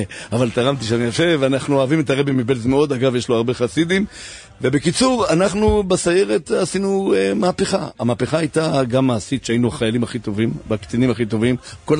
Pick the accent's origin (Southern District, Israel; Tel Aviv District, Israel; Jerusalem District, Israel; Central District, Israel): Tel Aviv District, Israel; Bnei Brak; אנחנו גדלנו בבני ברק, קודם כל. ברחוב האדמו"ר מבלז.